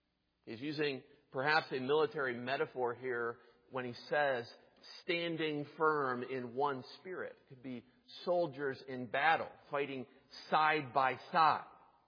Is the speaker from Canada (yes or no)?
no; Pennsylvania, United States; When I was growing up in Pennsylvania, of course, as a huge Pittsburgh Steelers fan, and as is everyone in Western Pennsylvania, I had the opportunity to go to Steelers games on 7 occasions.